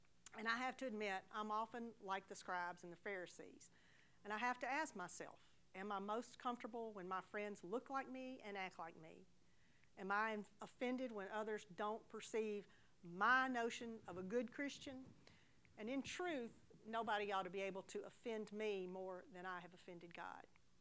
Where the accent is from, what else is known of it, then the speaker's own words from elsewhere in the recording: the South, United States; Now that's an easy question for me as a Southerner to answer.